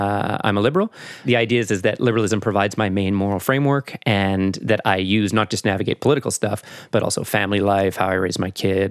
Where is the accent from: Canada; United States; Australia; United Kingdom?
Canada; moved away as an adult; from my voice, you'll hear that I'm not from around here. I'm Canadian. And in 2010, I moved here with my wife.